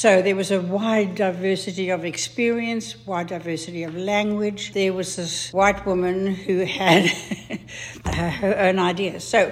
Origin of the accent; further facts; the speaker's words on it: South Africa; also born or lived in England / Vancouver; Formerly lived in Vancouver, and before that, we lived in South Africa. I was born in England, and my parents emigrated to South Africa when I was a child. We had a really good life in South Africa